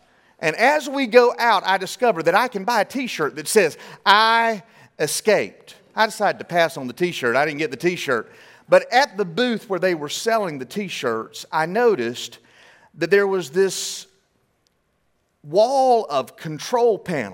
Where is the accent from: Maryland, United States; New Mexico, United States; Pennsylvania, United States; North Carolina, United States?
North Carolina, United States; moved away as an adult; now in Louisiana, United States; I was 25 years old when my wife and I moved from North Carolina, where we're from, and we moved to Louisiana.